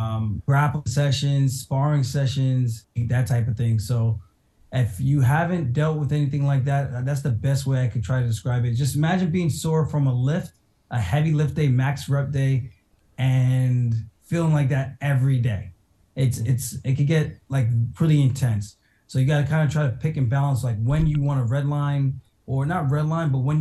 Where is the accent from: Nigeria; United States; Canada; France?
United States; Uniondale, New York; now in Massapequa, United States; I grew up in Uniondale. I actually now live in Massapequa.